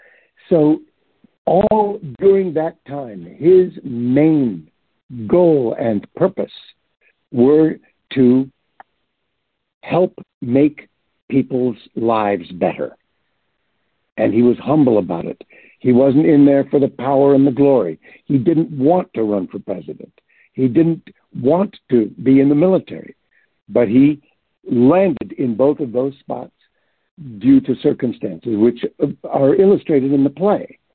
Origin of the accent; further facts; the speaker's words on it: New York City, New York, United States; And I grew up in New York City, where the theater was the thing.